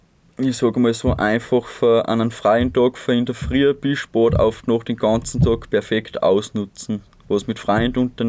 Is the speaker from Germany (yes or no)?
no; Grundlsee, Styria, Austria; Ja, in meiner Heimat natürlich, in Grundlsee, also am Grundlsee.